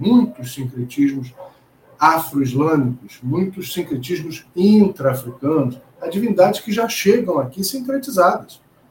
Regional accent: Brazil; Eu vou olhar para o lado, não sou latino, eu sou brasileiro.

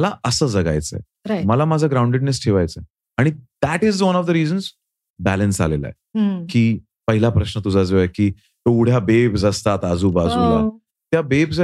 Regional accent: Maharashtra, India; मी एक साधा मराठी मुलगा आहे

